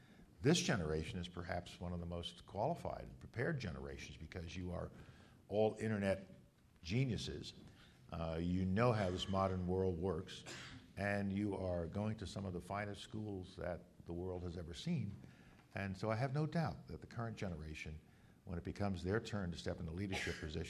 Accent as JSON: {"language": "English", "town": "Bronx", "region": "New York", "country": "United States", "tie": "born or raised there", "said": "When I was growing up in the Bronx and going to Morris High School"}